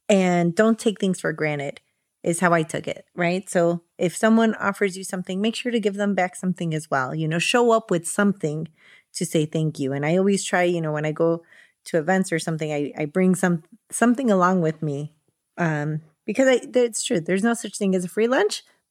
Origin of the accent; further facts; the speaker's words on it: Chicago, Illinois, United States; So I was born here in Chicago. My mom is from Durango and my dad's from Jalisco